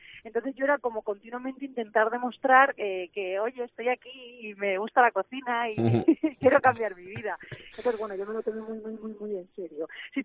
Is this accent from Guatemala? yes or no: no; Castilla-La Mancha, Spain; De Castilla-La Mancha por donde vaya, soy manchega, eso con mucho orgullo.